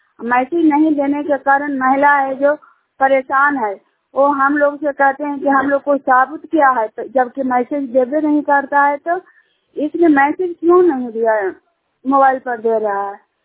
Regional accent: Jhuniyar, Bihar, India; सिरसा प्रखंड नालंदा जिला का रहने वाली हूँ।

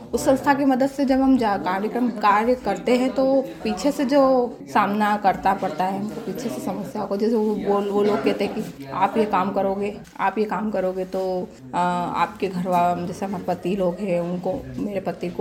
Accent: Badhiya, Jharkhand, India; मैं ग्राम बढ़िया मांडू से हूँ

